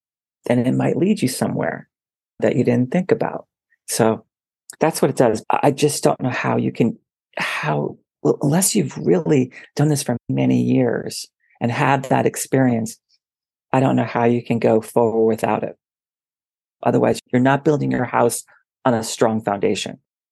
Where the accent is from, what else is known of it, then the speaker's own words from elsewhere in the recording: New York, United States; I was born and raised in New York, and I went to a four-year college here.